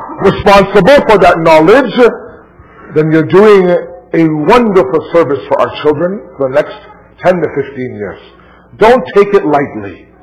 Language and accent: English; Canada; I know I'm Canadian, but what I'm speaking is English, inshallah.